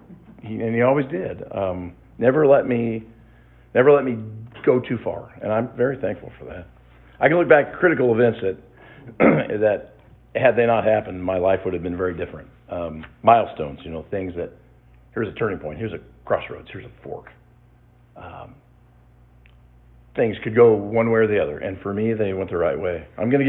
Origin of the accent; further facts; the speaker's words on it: Broad Ripple, Indiana, United States; we spent a lot of time there as I was growing up in Broad Ripple. A lot of weekends at my maternal grandparents.